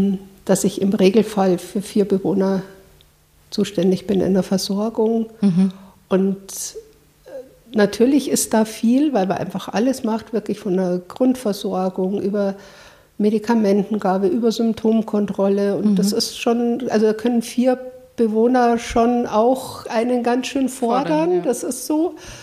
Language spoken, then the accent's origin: German; Munich, Bavaria, Germany; dann bin auch eine Münchnerin, muss ich vielleicht noch dazu sagen